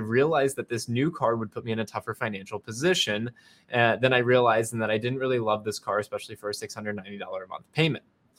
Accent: Mesa, Arizona, United States; born there; I was born in Mesa, Arizona.

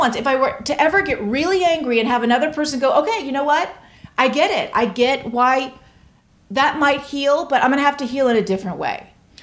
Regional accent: Tampa, Florida, United States; In Tampa, Florida.

